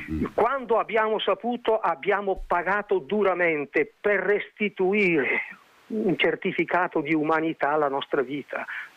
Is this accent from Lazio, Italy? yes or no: no; Bergamo, Lombardy, Italy; io sono bergamasco, io ho avuto come compagni di infanzia Calderoli e Castelli, per capirci, per cui le mie radici sono da quelle parti